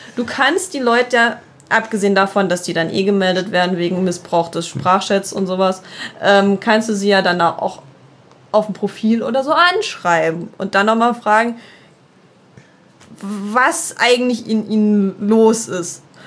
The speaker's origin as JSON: {"language": "German", "country": "Germany", "said": "ich komme aus dem deutschsprachigen Raum oder so. Ich sag dann auch meistens nicht, dass ich aus Deutschland komme. Was auch schön ist, ja, ich komme aus der EU."}